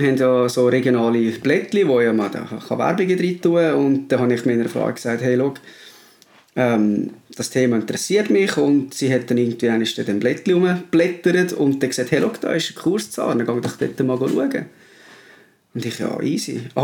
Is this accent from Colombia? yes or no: no; Nidwalden, Switzerland; Ja, wie man vielleicht unschwer erkennen kann, komme ich aus der Innerschweiz, beziehungsweise vom Kanton Nidwalden.